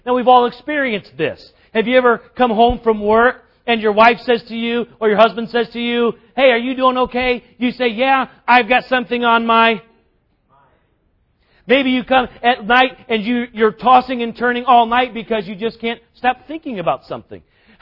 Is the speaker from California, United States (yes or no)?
no; South Carolina, United States; You know, I grew up in South Carolina, and my dad would make us carry firewood from the crawl space up 14 steps